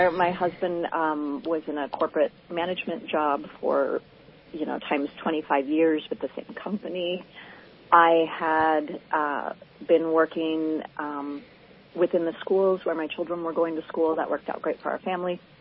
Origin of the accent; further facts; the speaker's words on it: West Coast, United States; now in Crescent City, United States; I'm from the West Coast.